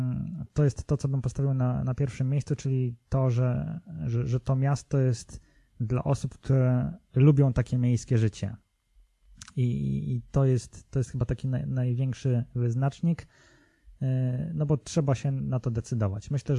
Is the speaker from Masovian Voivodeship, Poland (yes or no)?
yes; Warsaw, Masovian Voivodeship, Poland; ja się wychowałem na Pradze praktycznie całe życie, więc mógłbym w swoim czasie powiedzieć, że nie wiem, że niebezpieczna okolica, nie? Która jest średnio tak ogarniana.